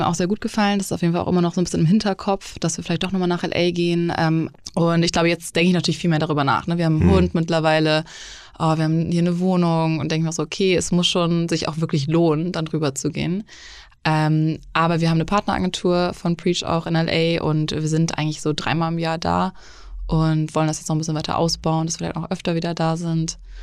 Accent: Hamburg, Germany; born there; also born or lived in Munich / Los Angeles; ich bin 30, gebürtig aus Hamburg, habe zwischendurch 7 Jahre in München gelebt, auch in L.A.

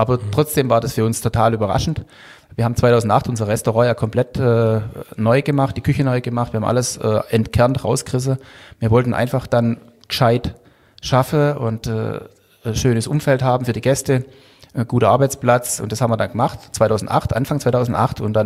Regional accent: Hüsbach, Baden-Württemberg, Germany; Ja, ich komme aus Hüsbach.

